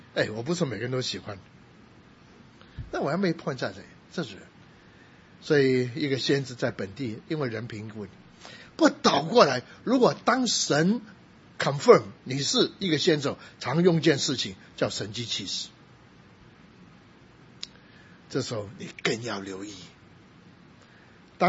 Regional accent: Taipei, Taiwan; 我还记得有一次回台北讲道的时候，我回到以前我小时候在木栅长大那个教会讲道

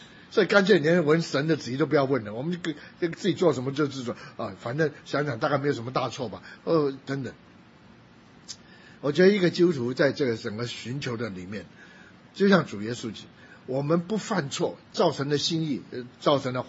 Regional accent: Guangzhou, Guangdong, China; 然后我是广州人

